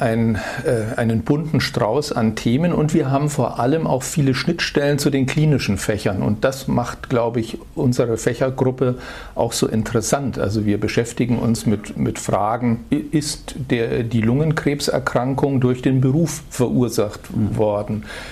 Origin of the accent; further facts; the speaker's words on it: Erlangen, Bavaria, Germany; Ursprünglich komme ich aus Erlangen, habe in Bochum dann angefangen, ein Jahr Medizin zu studieren, konnte dann aber in die Heimat zurückwechseln